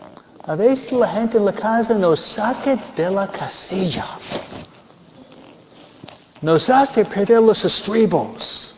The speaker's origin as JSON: {"language": "Spanish", "region": "New York", "country": "United States", "said": "Yo vengo de Nueva York."}